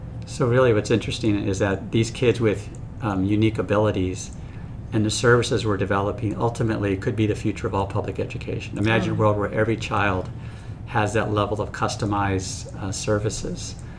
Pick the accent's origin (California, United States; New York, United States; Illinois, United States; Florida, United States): Florida, United States; when I think back just to my experience as a kid growing up, where I attended segregated schools growing up in Pinellas.